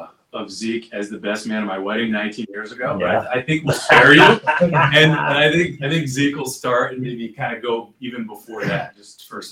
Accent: Texas, United States; now in Los Angeles, United States; it started in Texas. I'm from Texas, and kind of went to school there. And then afterwards, I came out

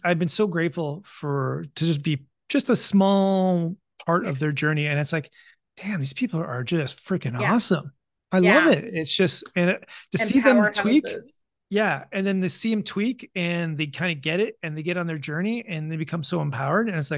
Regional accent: Canada; As a Canadian, it's like, this is so neat.

